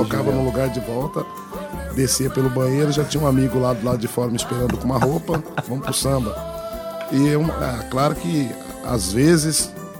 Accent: Campinas, São Paulo, Brazil; also born or lived in Tietê / Ribeirão Preto; Meu pai trabalhava como mestre de obra da Caixa Econômica Federal na época. Eu viajava muito. Então, nasci em Tietê, fomos para Ribeirão Preto, capital, e viemos parar em Campinas. O primeiro bairro que eu morei em Campinas foi São Bernardo.

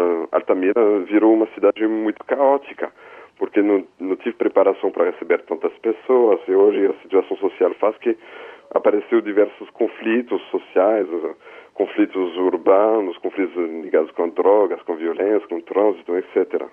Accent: France; Portuguese is a second language; E como eu sou francês, eu já tinha um certo gosto para essa música

